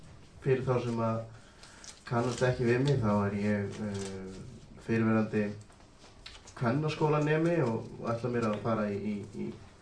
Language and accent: Icelandic; Reykjavík, Capital Region, Iceland; Ég er sem sagt uppalinn í Breiðholtinu og ég er sem sagt Reykvíkingur, borinn og óbarnfæddur.